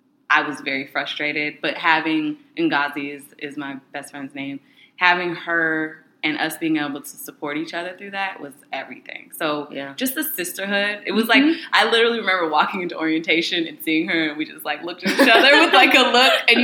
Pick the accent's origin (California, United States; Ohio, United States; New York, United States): California, United States; Sacramento; High school, I was in Sacramento. That's where I was